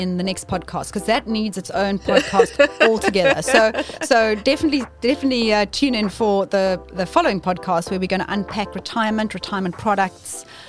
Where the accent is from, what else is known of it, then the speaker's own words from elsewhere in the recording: South Africa; Also, try and go overseas and try and open, as a South African, any investment.